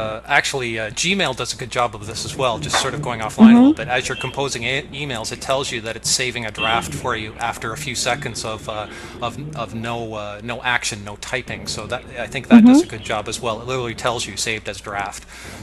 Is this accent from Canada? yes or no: yes; Canada; accent: Canadian; it's my Canadian accent, that's the problem